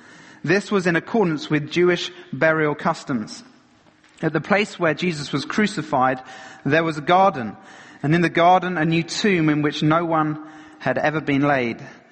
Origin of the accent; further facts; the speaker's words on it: Ealing, London, United Kingdom; I was brought up in Ealing in West London.